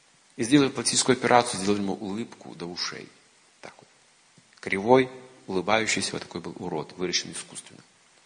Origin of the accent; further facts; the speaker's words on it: Kazakhstan; now in Russia; Я из Казахстана приехал.